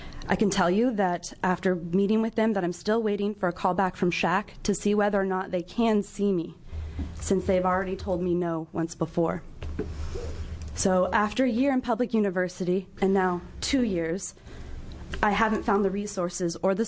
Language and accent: English; Coos Bay, Oregon, United States; I'm originally from Coos Bay, Oregon.